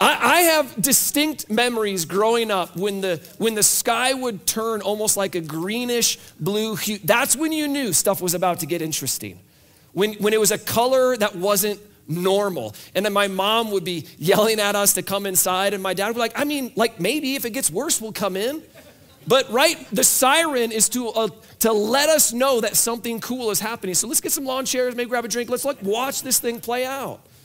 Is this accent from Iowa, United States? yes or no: yes; Iowa, United States; speaking as a guy who moved here from the Midwest, I grew up in Iowa